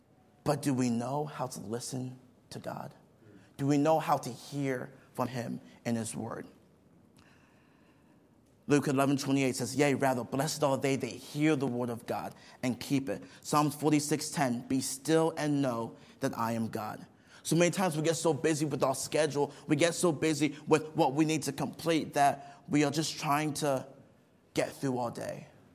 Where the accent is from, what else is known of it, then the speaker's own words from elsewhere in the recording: Nigeria; Growing up in Nigeria, Pastor, there are people who know how to pray.